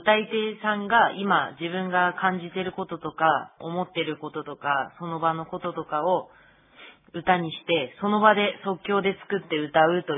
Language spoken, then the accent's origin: Japanese; Nibutani, Hokkaido, Japan; 私は猿川筋の子孫で二豚にで生まれ育った … です。私は札幌大学ウレシパクラブでアイヌ文化やアイヌ語、アイヌの歌などいろいろ勉強していました。